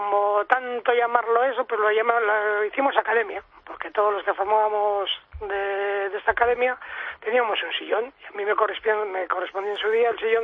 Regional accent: Bilbao, Basque Country, Spain; born there; Yo soy nacido en Bilbao.

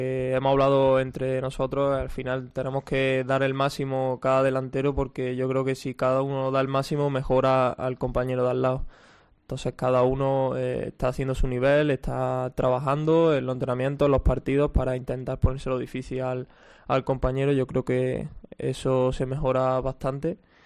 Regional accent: Spain; Y aparte estoy en mi país, en España, y entonces entiendo mejor los estilos de juego.

